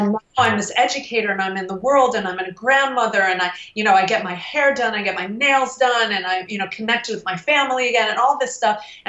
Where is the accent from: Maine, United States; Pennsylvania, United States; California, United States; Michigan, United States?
Michigan, United States; Detroit; And then when I went into retreat, Sam … because I was from Detroit